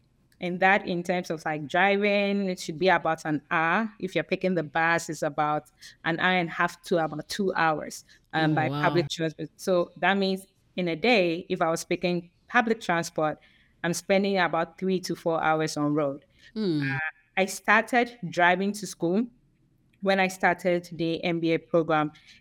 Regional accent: Ghana; You know how growing up in Ghana, we always see all these development projects.

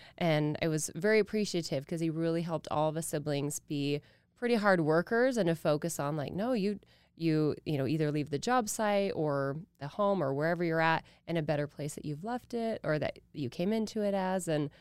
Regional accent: Idaho, United States; I'm born and raised in Idaho, and I feel like that's kind of a rare unicorn nowadays with the influx of people moving here

